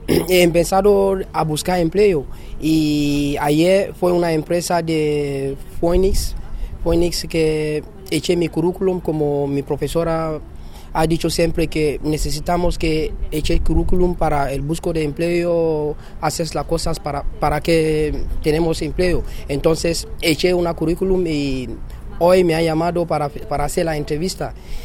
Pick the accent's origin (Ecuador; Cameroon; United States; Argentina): Cameroon; Spanish is a second language; now in Spain; yo soy de Camerún y no sabe nada de España.